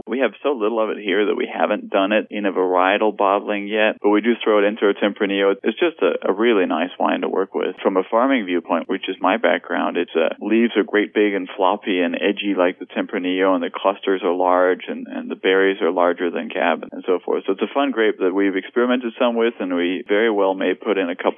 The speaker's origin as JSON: {"language": "English", "country": "Denmark", "tie": "born or raised there", "lives_now": "Lake County, United States", "said": "We grew up in Denmark, and driving to Spain was like a long weekend, as if driving to Texas when you're in California."}